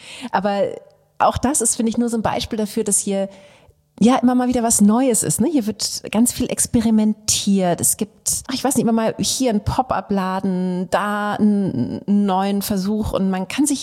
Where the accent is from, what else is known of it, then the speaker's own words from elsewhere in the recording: Northern Germany, Germany; Also hier hängen ja auch Werke von Emil Nolde, den kennen wir als Norddeutsche sehr gut